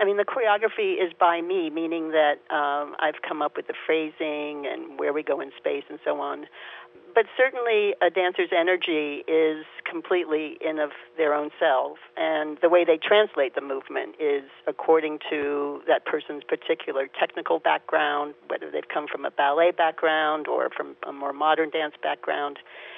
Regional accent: Nigeria; I grew up in Nigeria, so I saw a lot of Yoruba dance.

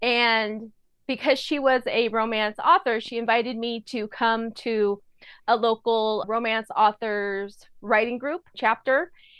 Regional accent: Ontario, California, United States; now in Rancho Cucamonga, United States; So I grew up in the Inland Empire, Inland Valley. I grew up in Ontario, and now I live in Rancho Cucamonga.

